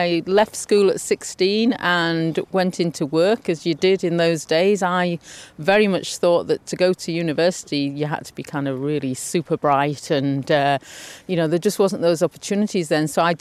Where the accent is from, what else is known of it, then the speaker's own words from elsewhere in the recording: Yorkshire and the Humber, United Kingdom; I was brought up here on the North Yorkshire Moors